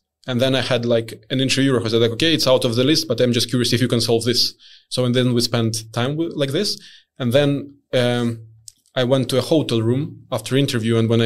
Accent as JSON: {"language": "English", "country": "Belarus", "moved": "as an adult", "lives_now": "Sweden", "said": "I'm originally from Belarus. So, and after I finished university, I wanted to live somewhere else. And luckily for me, Spotify invited me to live in Sweden and to work at Spotify."}